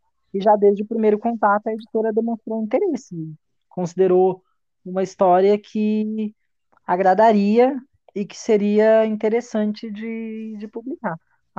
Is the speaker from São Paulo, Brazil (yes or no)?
no; Lages, Santa Catarina, Brazil; eu tenho 25 anos, eu sou natural de Lages, em Santa Catarina.